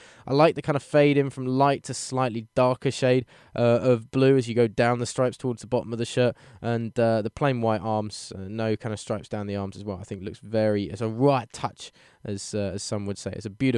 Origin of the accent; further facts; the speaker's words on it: England, United Kingdom; As an Englishman, it's near impossible to get away